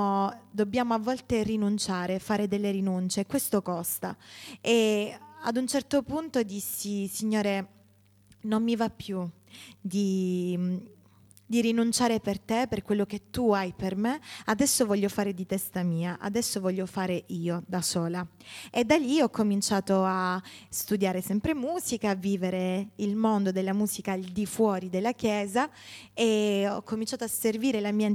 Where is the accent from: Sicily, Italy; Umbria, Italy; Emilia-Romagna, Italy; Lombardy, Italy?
Sicily, Italy; Gela; Io vengo da Gela, sono appunto la figlia di un anziano del nostro movimento e fin da bambino ho servito il Signore anche attraverso la musica.